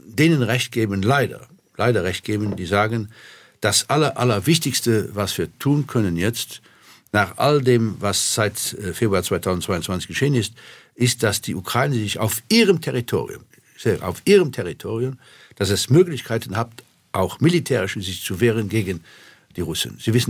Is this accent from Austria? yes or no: no; Luxembourg; Und als Luxemburger kann ich sagen, nicht nur die Sprache unterscheidet Deutsche und Franzosen, sondern die ganze Mentalität, die ganze Geschichte auch.